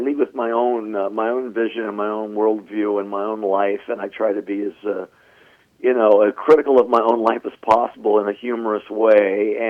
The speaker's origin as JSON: {"language": "English", "town": "Wilkes-Barre", "region": "Pennsylvania", "country": "United States", "tie": "born or raised there", "said": "I'm from Wilkes-Barre, Pennsylvania, and I just love theaters like that."}